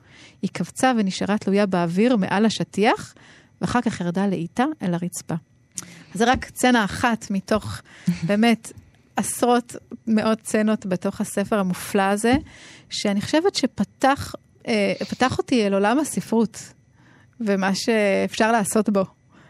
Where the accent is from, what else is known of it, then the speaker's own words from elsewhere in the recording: France; אני גרתי אז בצרפת, ובעצם אפשר לומר שגדלתי בתוך חברה, לא חברה ישראלית, בטח לא דתית, בטח לא, ולא יהודית, שמפרידה בין דת ומדינה, שלא מתעסקת באלוהים.